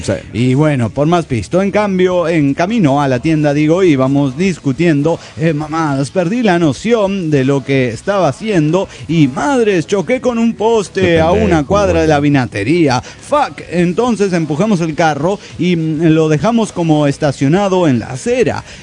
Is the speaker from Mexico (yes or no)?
yes; Mazatlán, Sinaloa, Mexico; now in Tijuana, Mexico; Yo nací y crecí en Mazatlán.